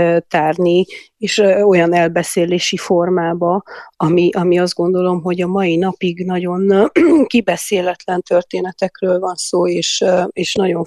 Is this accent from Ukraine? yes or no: no; Cluj-Napoca, Cluj County, Romania; Egyrészt én kolozsvári vagyok, és én 21 éves voltam, amikor 1989. decemberében kitört a forradalom